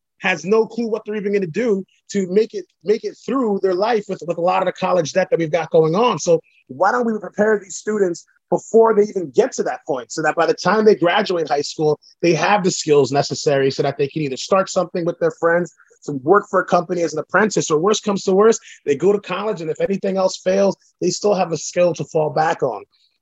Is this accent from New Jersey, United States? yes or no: yes; Paterson, New Jersey, United States; I'm from Paterson, New Jersey. It's the third largest city in the state of New Jersey.